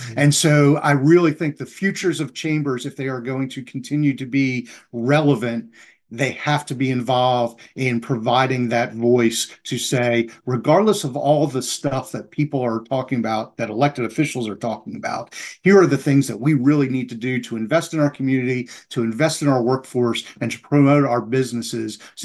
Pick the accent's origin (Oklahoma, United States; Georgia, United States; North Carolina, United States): North Carolina, United States; I'm from North Carolina, Davidson College.